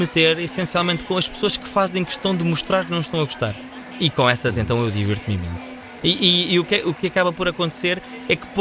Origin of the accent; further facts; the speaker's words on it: Alcobaça, Leiria, Portugal; Eu sou de Alcobaça e naturalmente que há contas a fazer